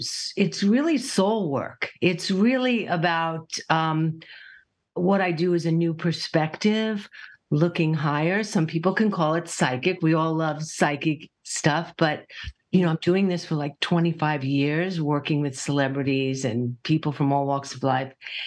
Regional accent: New York, United States; and I love that I'm a New Yorker because yeah. I really want to keep it real.

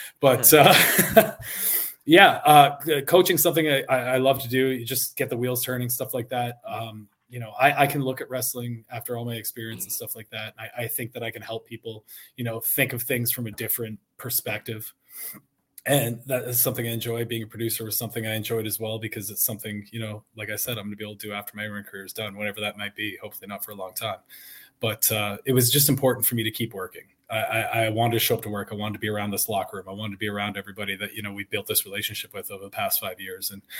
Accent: Canada; Cause you know, there's Maple Leafs on my singlet for a reason, man. I take a lot of pride being a Canadian wrestler.

